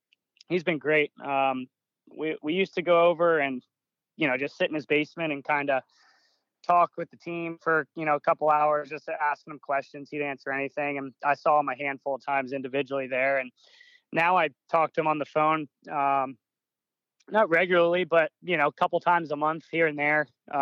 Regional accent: Maryland, United States; Obviously growing up in Maryland, I wouldn't even play golf in the winter.

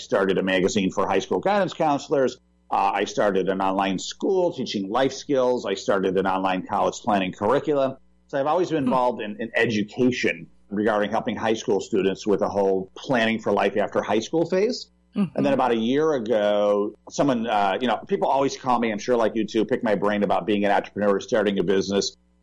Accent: United States; I am an American and I am also an Italian-American.

